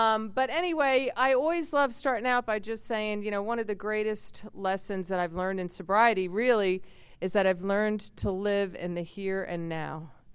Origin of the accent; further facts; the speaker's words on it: New Jersey, United States; And they still live in the house that we grew up in New Jersey.